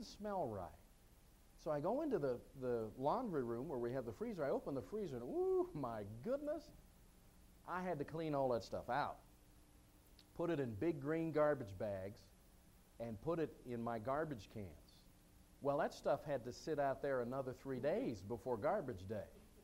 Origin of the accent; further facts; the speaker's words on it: Canada; See, I'm from Canada, eh?